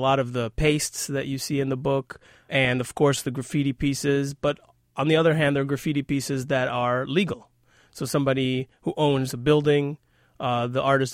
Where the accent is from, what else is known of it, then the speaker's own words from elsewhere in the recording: New York, United States; Well, first of all, I grew up in New York.